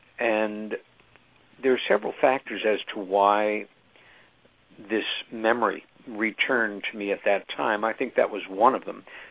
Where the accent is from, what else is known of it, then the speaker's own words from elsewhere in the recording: Long Island, New York, United States; It was a memory of playing on the front lawn of the house that I grew up in on Long Island with my sister Helen.